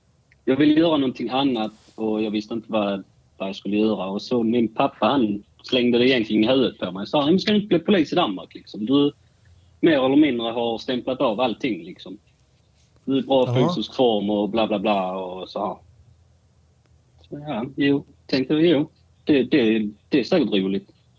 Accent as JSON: {"language": "Swedish", "country": "Sweden", "tie": "born or raised there", "said": "jag är född och uppvuxen i Sverige men av danska föräldrar, så jag är dansk och jag bor utanför Helsingborg idag, som ni antagligen kan höra på min dialekt."}